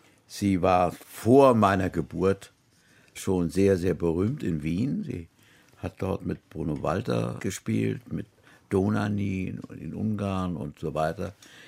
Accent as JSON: {"language": "German", "town": "Feldafing", "region": "Bavaria", "country": "Germany", "tie": "born or raised there", "also_born_or_lived": "Innsbruck, Austria", "accent": "Bavarian", "said": "Wir haben zunächst in Innsbruck, wo ich geboren bin, gelebt. Dann 1935 etwa sind wir nach Feldafing in Bayern am Starnberger See. Dort bin ich eingeschult worden. Ich soll damals absolut bayerischen Dialekt gesprochen haben."}